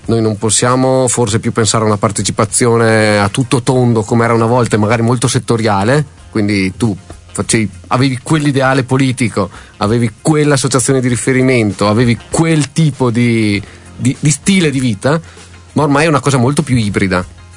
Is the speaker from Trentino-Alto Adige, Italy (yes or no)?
yes; Rovereto, Trentino-Alto Adige, Italy; io sono di Rovereto